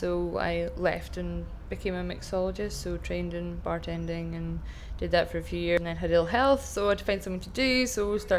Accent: Carnoustie, Scotland, United Kingdom; also born or lived in Dundee / Edinburgh; I was born in Dundee in Ninemouth Hospital, but I grew up in Carnoustie, a famous golfing town.

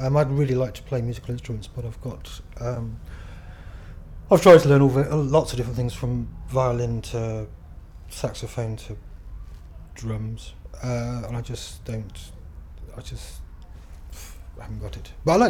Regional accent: Cambridge, East of England, United Kingdom; born there; I lived in London. I was born in Cambridge.

